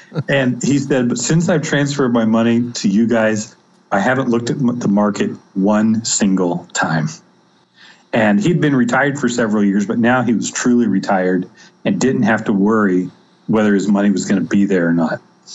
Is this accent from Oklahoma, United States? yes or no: no; Kansas, United States; we decided to move to the community where I grew up at here in Kansas.